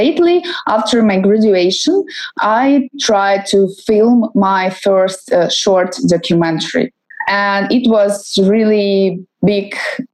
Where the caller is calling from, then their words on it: Kyiv, Ukraine; English is a second language; I'm calling from Kyiv, from Ukraine.